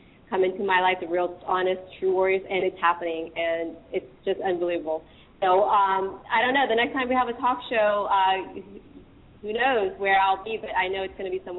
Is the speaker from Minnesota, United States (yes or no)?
no; Richmond, Virginia, United States; also born or lived in Washington, D.C.; I'm from the East Coast. I am a Virginia, D.C., you know, native. I grew up in Richmond. Then I moved up to D.C.